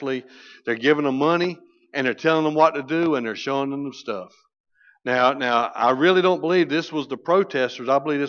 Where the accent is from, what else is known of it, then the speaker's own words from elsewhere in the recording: North Carolina, United States; I was raised in Pamlico County, didn't even know what a pool was. I was used to being stuck in sand and getting my feet on barnacles and getting jellyfish wrapped around my legs.